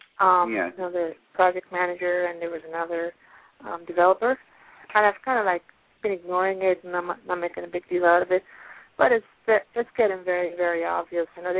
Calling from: Pennsylvania, United States; I'm calling from Pennsylvania.

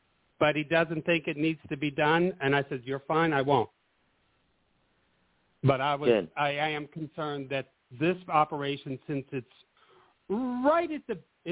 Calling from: Arizona, United States; I'm doing fine from Arizona.

